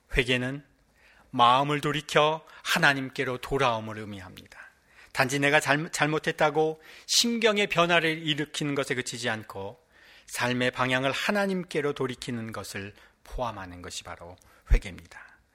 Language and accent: Korean; South Korea; now in United Kingdom; 아시아에서 온, 그것도 어릴 때부터 영국에서 자란 네이티브도 아니고 한국에서 온 한 목사가 주례를 하고 있는 겁니다.